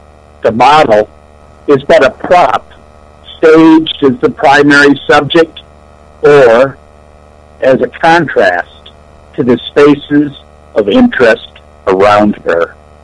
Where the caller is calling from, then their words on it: St. Petersburg, Florida, United States; I'm calling in from St. Petersburg, Florida this evening.